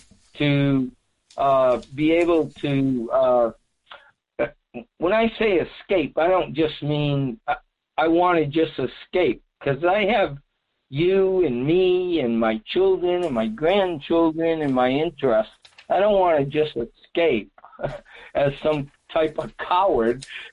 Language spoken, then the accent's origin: English; Massachusetts, United States; I was born there in Massachusetts and grew up there.